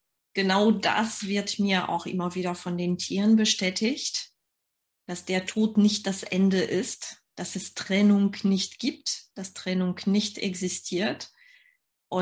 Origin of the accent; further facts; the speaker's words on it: France; German is a second language; now in Oldenburg, Germany; Ich komme aus Frankreich. Ich lebe im schönen Oldenburg in der Nähe von Bremen.